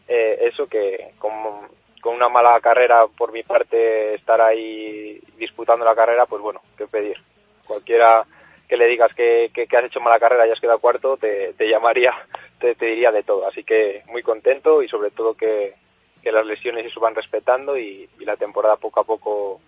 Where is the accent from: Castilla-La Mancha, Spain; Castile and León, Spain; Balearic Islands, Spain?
Castile and León, Spain; Ponferrada; yo como buen deportista que soy de Ponferrada